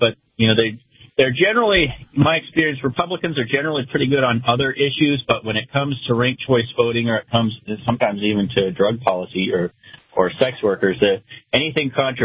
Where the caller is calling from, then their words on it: Merrimack, New Hampshire, United States; I'm actually in Merrimack, New Hampshire.